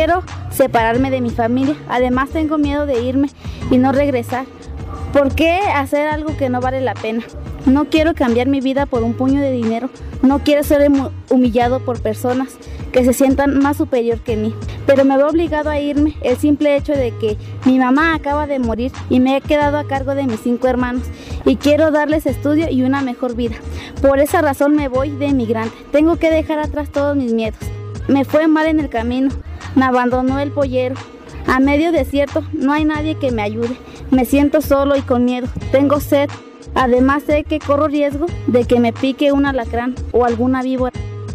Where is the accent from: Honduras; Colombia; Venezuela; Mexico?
Mexico; Pátzcuaro, Michoacán; vengo de Pátzcuaro